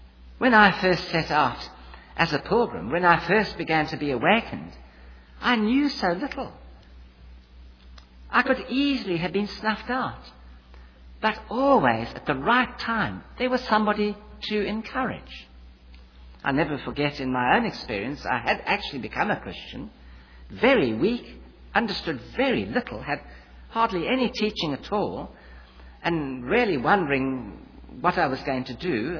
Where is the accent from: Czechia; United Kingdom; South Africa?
South Africa; now in United States; I come from South Africa originally